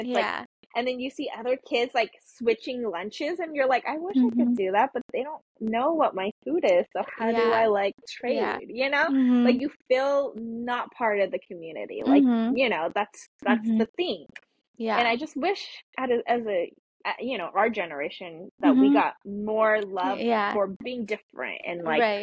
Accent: California, United States; It was the same thing, minority. We lived in like a very white suburban town, so we were I was one of the only other Asian family.

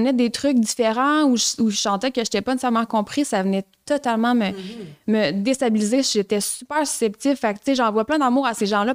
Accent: Rimouski, Quebec, Canada; Je viens de Rimouski, j'ai eu des parents super conventionnels.

